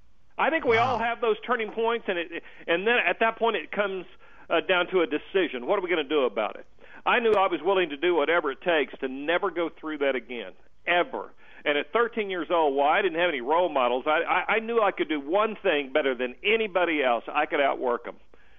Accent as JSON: {"language": "English", "town": "Muskogee", "region": "Oklahoma", "country": "United States", "tie": "born or raised there", "said": "I grew up dirt poor in Muskogee, Oklahoma. I grew up dirt poor."}